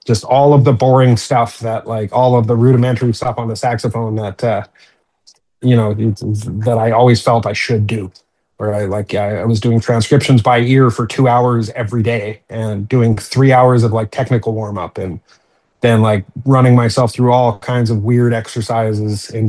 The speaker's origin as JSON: {"language": "English", "town": "Edmonton", "region": "Alberta", "country": "Canada", "said": "like I'm from Edmonton, Alberta."}